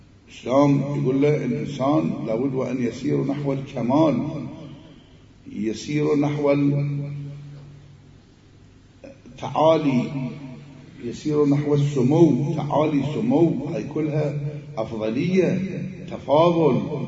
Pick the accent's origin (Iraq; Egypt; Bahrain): Iraq; مثل ما يقولون عندنا بالعراق